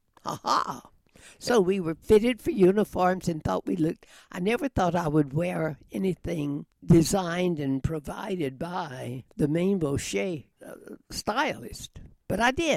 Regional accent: United States; a naval officer would be in Charlotte, which was 25 miles from my hometown down across the South Carolina line

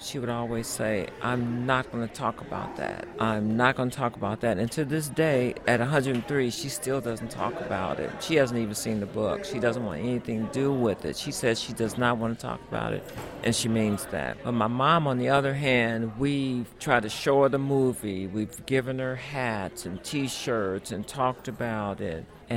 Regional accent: Memphis, Tennessee, United States; I'm from Memphis, Tennessee.

